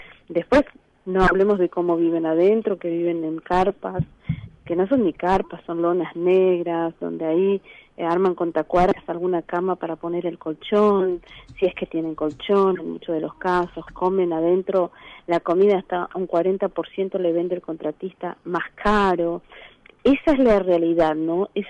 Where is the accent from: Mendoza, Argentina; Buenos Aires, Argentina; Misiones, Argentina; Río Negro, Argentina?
Misiones, Argentina; Oberá; born there; nosotros nacimos en Misiones, en la provincia de Oberá